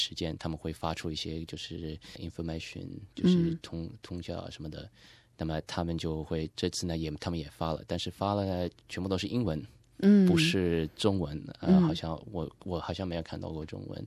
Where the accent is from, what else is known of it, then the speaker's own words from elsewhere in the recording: Melbourne, Victoria, Australia; also born or lived in Shanghai, China; 我也是华人背景，上海出生的，但是在这里长大的